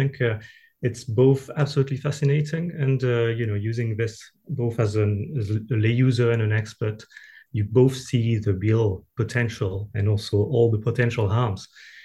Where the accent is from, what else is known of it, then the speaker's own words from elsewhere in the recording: France; English is a second language; now in Glasgow, United Kingdom; I was relatively new in Glasgow, so I come from France, as I'm sure you can surmise, as you can hear.